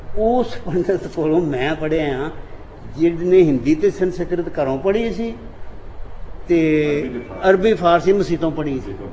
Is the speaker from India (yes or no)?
no; Punjab, Pakistan; ਮੈਂ ਤਾਂ ਆਪ ਜੰਮਿਆ ਪਲਿਆ ਉਸ 'ਤੇ